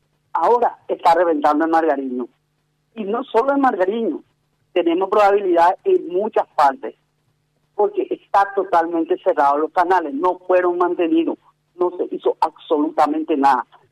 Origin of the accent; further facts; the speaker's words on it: Boquerón, Paraguay; a nosotros que somos de Boquerón, nadie no nos escucha.